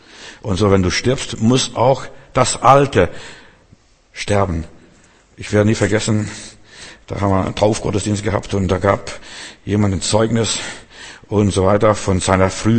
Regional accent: Klaipėda, Klaipėda County, Lithuania; Bei uns zu Hause, wo ich herkomme, aus Litauen, Memel, mein Urgroßvater, der hatte, wir waren einfache Leute.

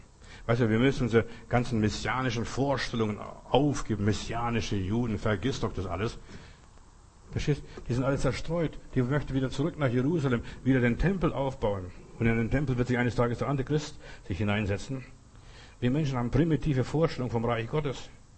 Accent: Klaipėda, Klaipėda County, Lithuania; also born or lived in East Prussia; das ist so wie bei uns in Ostpreußen, in Memel, so wo Kreuzotterzuchtgebiet war.

